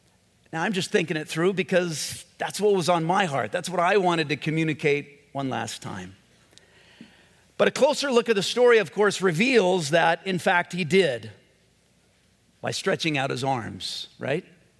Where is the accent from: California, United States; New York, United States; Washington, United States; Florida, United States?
California, United States; Whittier; I was born and raised in Whittier, so we're at Whittier Presbyterian Hospital.